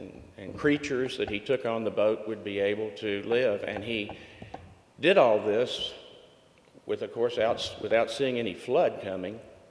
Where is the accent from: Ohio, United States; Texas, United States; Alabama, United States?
Texas, United States; Houston; When I grew up in Houston, my dad took care of an elderly lady outside of Houston